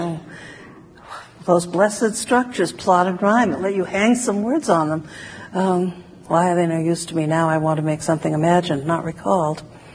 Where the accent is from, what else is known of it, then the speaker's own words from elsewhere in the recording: Boston, Massachusetts, United States; I was lucky in growing up in Boston. I began going to Harvard when I was 15 for poetry readings, and I got to feel very proprietary about the place